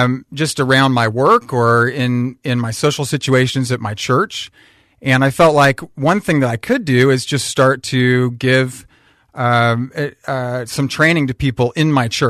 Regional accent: California, United States; also born or lived in Kansas; now in Washington, United States; California.

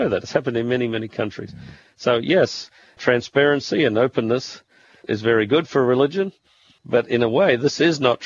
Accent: Australia; one of Snowden's revelations caught me as an Australian

